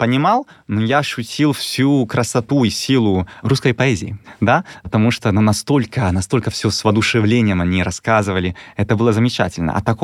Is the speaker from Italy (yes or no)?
yes; Venice, Veneto, Italy; Russian is a second language; я из Венеции, мои друзья, ну, все вокруг удобно, красиво, каналы.